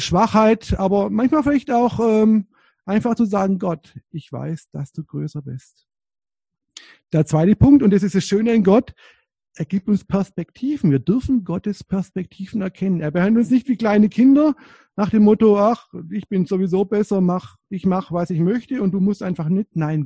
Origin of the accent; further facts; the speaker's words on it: Baden-Württemberg, Germany; Ich komme hier aus der Nähe von Herrenberg, aus dem Heckengäu. Auch da gibt es noch sehr viele Äpfelbäume.